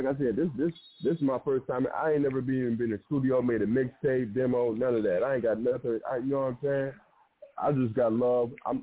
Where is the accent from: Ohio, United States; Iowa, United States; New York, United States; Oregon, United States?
Ohio, United States; Toledo; yep. I'm from Toledo, Ohio. I'm here in Cleveland right now